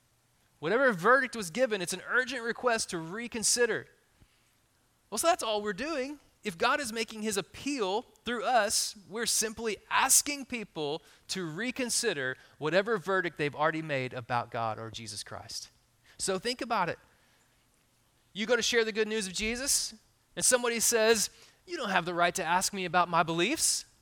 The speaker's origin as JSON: {"language": "English", "region": "Texas", "country": "United States", "said": "I'm a fifth-generation Texan, and only Texans know what generation they are in that state"}